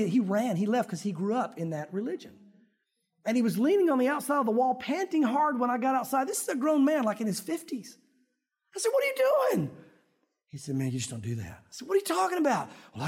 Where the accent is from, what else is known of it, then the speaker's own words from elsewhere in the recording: the South, United States; We grew up in the South. We have certain belief systems because of where we are.